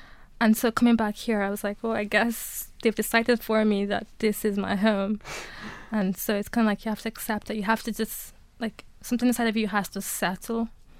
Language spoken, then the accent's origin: English; Eastern Nigeria, Nigeria; I am a Biafran, like, because I'm from Eastern Nigeria. Okay. I'm Igbo.